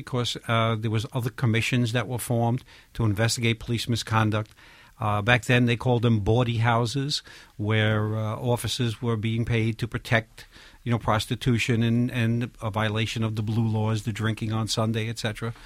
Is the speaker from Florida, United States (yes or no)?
no; Brooklyn, New York, United States; Well, in growing up in Bushwick back in the 1950s was a wonderful time. It really was. We were a conglomerate of people. We were a diverse group.